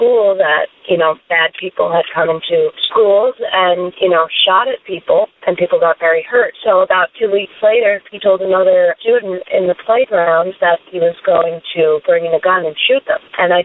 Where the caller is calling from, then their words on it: Suffolk County, New York, United States; I'm calling from Suffolk County, New York.